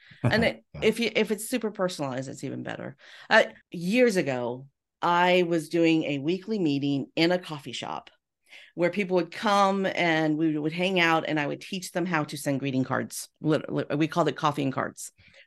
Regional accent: Castroville, California, United States; We used to play you in sports. I'm from Castroville.

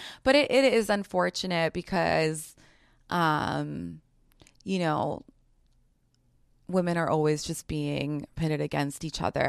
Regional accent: New York City, New York, United States; And like, also I grew up in New York City. I grew up around celebrities.

